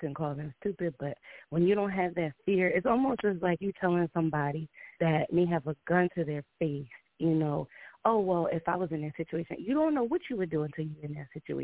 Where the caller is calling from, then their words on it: New Jersey, United States; I'm calling from Jersey.